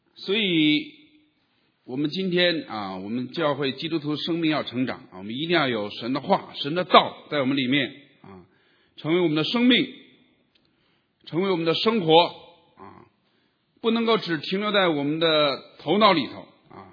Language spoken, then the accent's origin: Chinese; China; born there; 我们出生在中国过去这个接生婆小孩一出生他就攥着他的腿